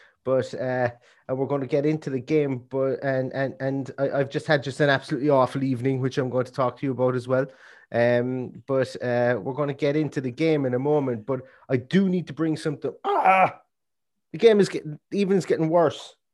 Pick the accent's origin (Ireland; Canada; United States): Ireland; Now I know we're Irish. I know we probably should I've enough fried spuds eaten in my time.